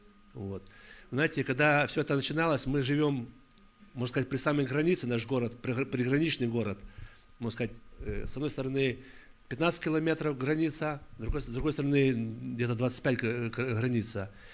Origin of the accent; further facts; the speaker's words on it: Novovolynsk, Volyn Oblast, Ukraine; also born or lived in Karelia; я сам родом с Украины, с Волыни, город Нововолынск такой. Я долгое время был в служении в России, в Мурманской области и Карелии, немножко так.